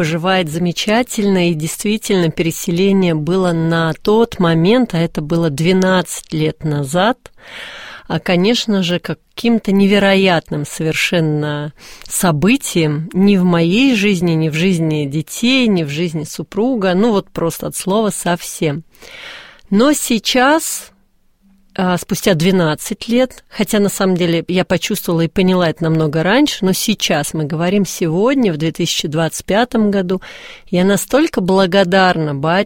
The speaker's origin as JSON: {"language": "Russian", "region": "Moscow", "country": "Russia", "tie": "born or raised there", "said": "я родилась и выросла в Москве, несмотря на то, что мое детство прошло прям совсем неподалеку от вашего офиса, от вашей студии, я жила на Донской улице"}